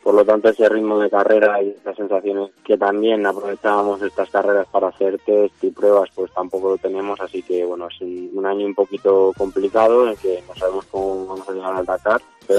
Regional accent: Salamanca, Castile and León, Spain; poder relucir mi ciudad, Salamanca. Ya llevo varios años haciéndolo con la marca Vijuelo, con la marca de mi pueblo

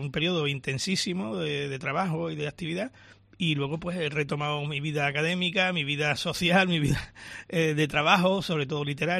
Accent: Huelva, Andalusia, Spain; yo soy muy, muy de Huelva, llamémosle.

